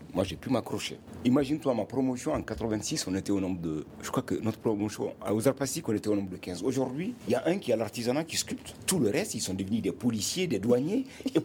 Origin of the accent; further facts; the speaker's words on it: Mali; Donc, à divulguer en tant que message, en tant que Malien, à montrer notre savoir-faire.